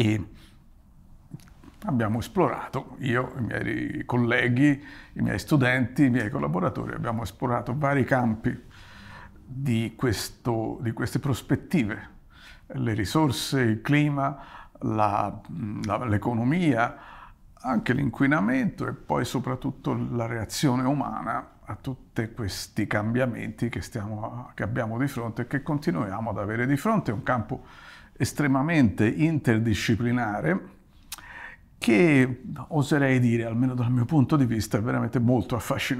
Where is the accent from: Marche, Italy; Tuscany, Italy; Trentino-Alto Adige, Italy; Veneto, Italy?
Tuscany, Italy; Florence; sono italiano, sono fiorentino, nato a Firenze e vivo ancora a Firenze.